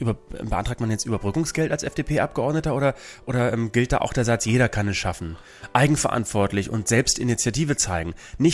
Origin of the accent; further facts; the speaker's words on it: Germany; Wir Deutschen sind so unzufrieden.